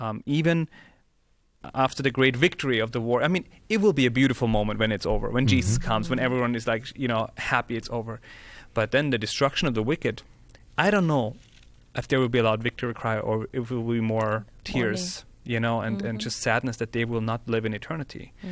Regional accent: Austria; English is a second language; because I'm from Austria

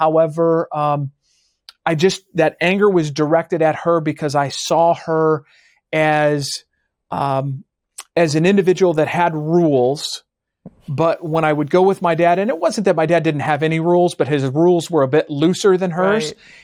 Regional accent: Chicago, Illinois, United States; I grew up in the Chicago area.

